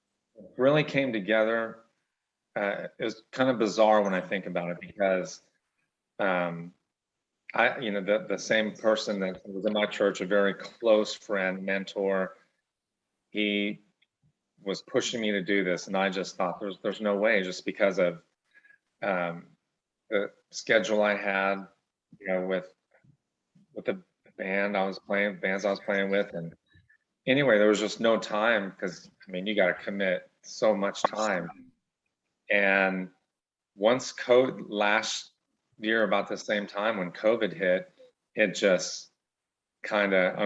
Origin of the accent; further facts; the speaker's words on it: Arizona, United States; born there; also born or lived in Guam / California / Turkey / Germany; I was born in Arizona, and 2 years later we were in Guam, and then we were in California, Turkey, Arizona, Germany.